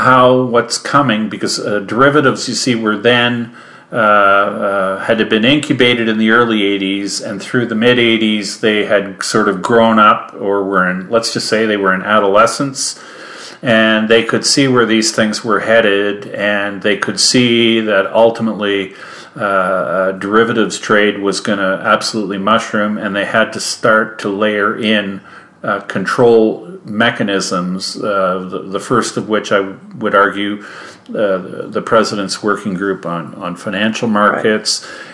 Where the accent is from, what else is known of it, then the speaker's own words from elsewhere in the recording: Canada; being a Canadian living in Ontario